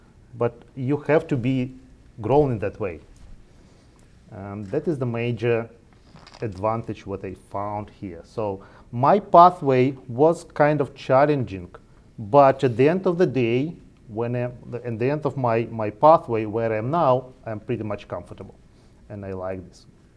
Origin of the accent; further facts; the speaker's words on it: Belarus; English is a second language; now in Canada; it reminds me my home country in a way that people are more more kind of close to the same behavior like I used to have back in Belarus. And I think it is more not cross-cultural, but more with, it comes towards the community and the size of the community. I grew up in a village, in a small town